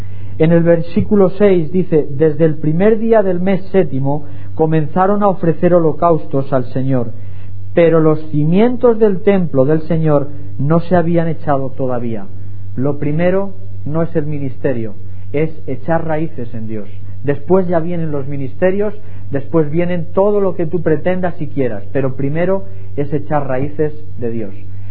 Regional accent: Salamanca, Castile and León, Spain; Soy de Salamanca, la ciudad más bonita de España.

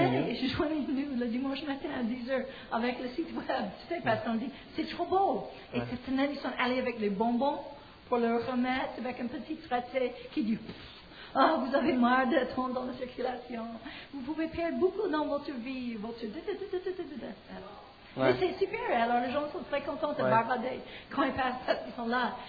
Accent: United States; et je suis américaine

